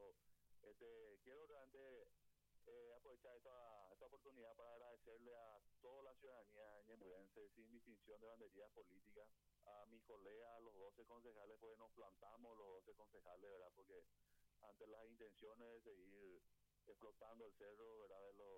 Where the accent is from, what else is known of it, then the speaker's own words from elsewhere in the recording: Paraguay; Yo primero soy ciudadano, primero soy paraguayo